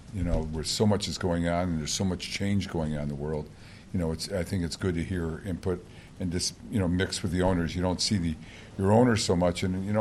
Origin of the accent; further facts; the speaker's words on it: Detroit, Michigan, United States; I didn't know him, even though we're both from Detroit.